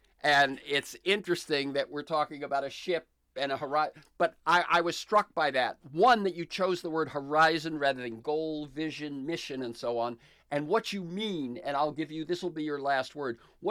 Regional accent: Florida, United States; I grew up in Florida. When I saw that the Florida University system had adopted New College, I thought that was a real credit to the state of Florida.

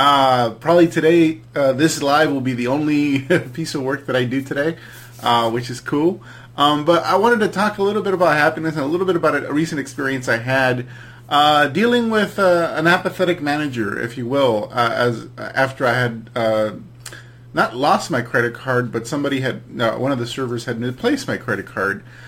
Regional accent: California, United States; He's actually from near my hometown. So he's from Southgate, California, which is near where I grew up.

